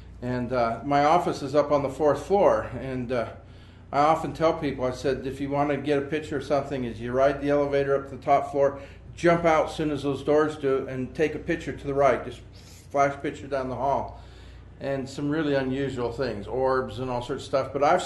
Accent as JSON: {"language": "English", "region": "Utah", "country": "United States", "tie": "born or raised there", "also_born_or_lived": "Northern Virginia", "said": "I grew up in Utah, but I kind of wanted back out"}